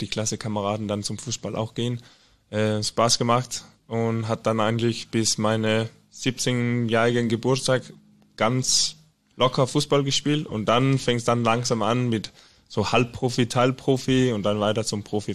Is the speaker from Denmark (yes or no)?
yes; Skive, Central Denmark Region, Denmark; moved away as an adult; also born or lived in Aarhus; Ich bin in Skive geboren. Das ist so in Midtjylland. Also ganz in die Mitte des Jylland. Einfach 3 Stunden, 3,5 entfernt von Hamburg. Bin ich aufgewachsen, 20 Jahre und dann nach Aarhus gezogen.